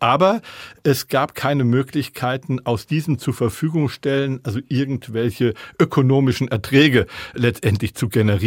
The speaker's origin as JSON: {"language": "German", "region": "Rhineland-Palatinate", "country": "Germany", "tie": "born or raised there", "said": "Und Sie wissen es ja, ich bin ja in Rheinland-Pfalz aufgewachsen. Das liegt mir dieses Bundesland auch ganz besonders am Herzen."}